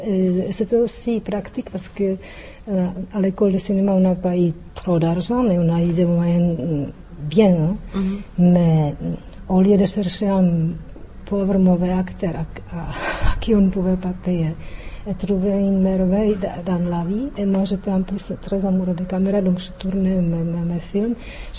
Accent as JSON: {"language": "French", "country": "Czechia", "second_language": "French", "lives_now": "Buenos Aires, Argentina", "said": "je suis tchèque, je le dis, dès que je vis à Buenos Aires"}